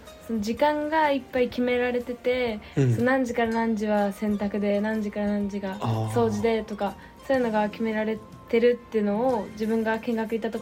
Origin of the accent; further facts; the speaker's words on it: Yamaguchi, Japan; 山口県出身です。